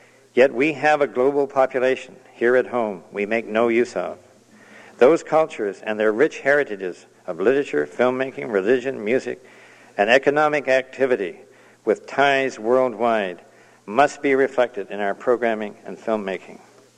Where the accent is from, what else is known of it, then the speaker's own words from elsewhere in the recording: Vancouver, British Columbia, Canada; Vancouver, your town and mine, and my hometown, instead of being one of English Canada's major cities